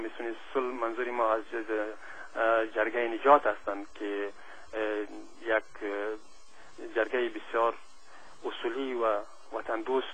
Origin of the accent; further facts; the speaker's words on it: Afghanistan; پس ما هم افغان هستیم، ما کشور خود را دوست داریم،